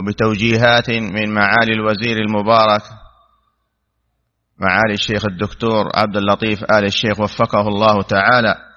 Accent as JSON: {"language": "Arabic", "country": "Saudi Arabia", "said": "بلادنا المملكة العربية السعودية"}